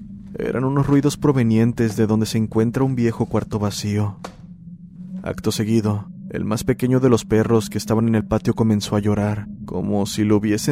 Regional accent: La Paz, Honduras; Soy de Honduras, de un lugar que se llama La Paz, y comencé a pasar por este tipo de situaciones cuando estaba en quinto grado.

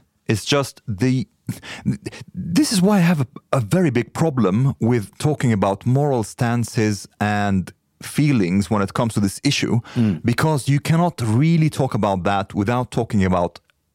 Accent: Egypt; I come from Egypt

